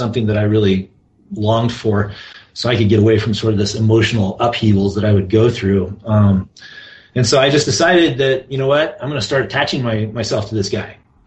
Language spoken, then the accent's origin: English; Fort Collins, Colorado, United States; Being here, I was raised in Fort Collins, just north of here, about 60 miles.